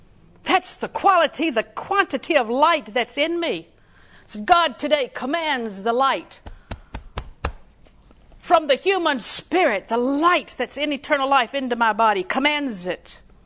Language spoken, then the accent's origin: English; Auburndale, Florida, United States; One day, when we first moved to Lakeland, I was raised in Auburndale.